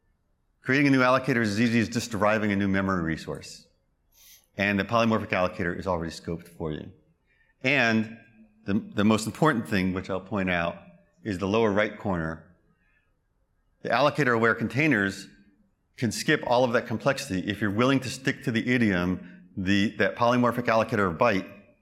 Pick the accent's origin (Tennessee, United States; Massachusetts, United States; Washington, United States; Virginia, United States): Massachusetts, United States; I'm from Massachusetts, I get to say wicked fast.